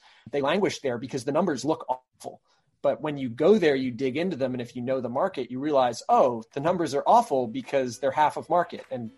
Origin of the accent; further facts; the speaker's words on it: Maine, United States; So I grew up in Maine.